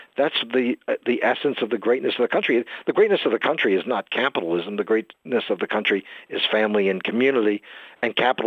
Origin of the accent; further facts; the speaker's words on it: New York, United States; or my growing up in New York in the 50s and 60s.